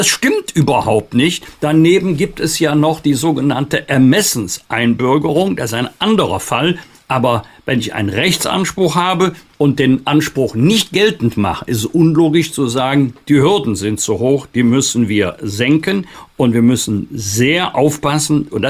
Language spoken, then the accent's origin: German; North Rhine-Westphalia, Germany; Im Rheinisch-Bergischen Kreis, in meiner Heimat, ist es 5,5%.